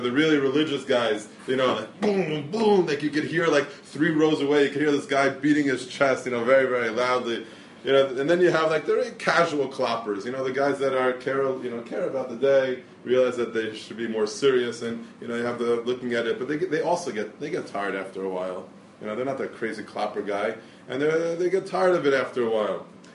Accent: Lawrence, New York, United States; You know, by us, when I grew up in Lawrence, in the youngest of Lawrence Cedarhurst, it was particularly exciting, that part of Tefillah Mara Kohen.

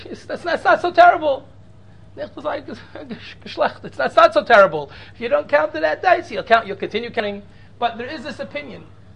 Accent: Cincinnati, Ohio, United States; especially as a kid growing up in Cincinnati, Ohio.

